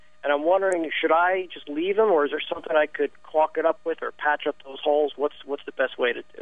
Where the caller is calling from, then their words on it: Asbury Park, New Jersey, United States; I'm calling you from Asbury Park, New Jersey, and I have two questions for you.